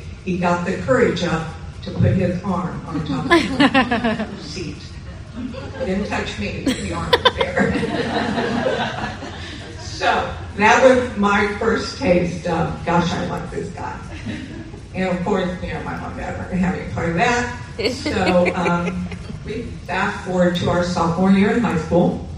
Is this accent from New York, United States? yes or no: no; Indiana, United States; I was born and raised in Indiana, northern Indiana, cold country.